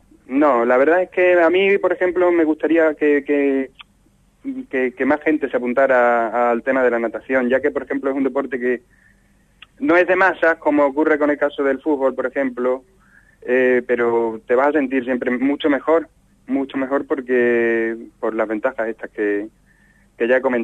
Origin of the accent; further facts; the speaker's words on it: Spain; now in Almería, Spain; Llevo por aquí, por Almería, unos 8 años o así ya, que ya me considero medio almeriense también, pero me he criado en un pueblito de interior.